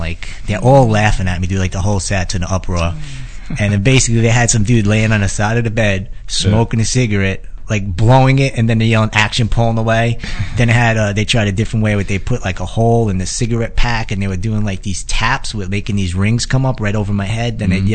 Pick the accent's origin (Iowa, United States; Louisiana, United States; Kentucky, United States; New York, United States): New York, United States; accent: New York; I'm straight out of New York at the time, and my accent was a little more than it is now, and I had the whole New York vibe going.